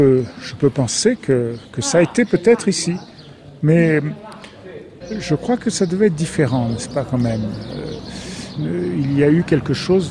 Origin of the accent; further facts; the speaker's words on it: Tunisia; je suis né en Tunisie, dans les années, je suis né en 46